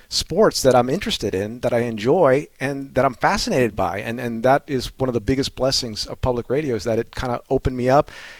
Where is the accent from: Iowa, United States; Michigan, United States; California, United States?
California, United States; Los Angeles; Oh, I mean, growing up in Koreatown, there was just this multicultural kind of thing